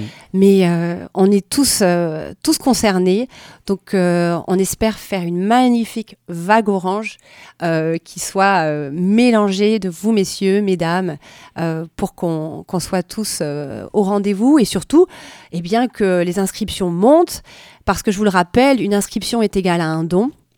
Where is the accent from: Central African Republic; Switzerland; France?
France; c'est une chance de pouvoir être vacciné ici chez nous en France